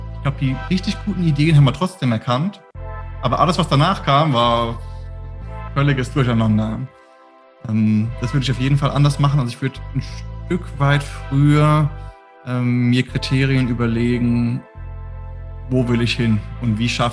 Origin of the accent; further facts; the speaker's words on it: Speyer, Rhineland-Palatinate, Germany; born there; Also geboren bin ich tatsächlich in der Region hier in Speyer.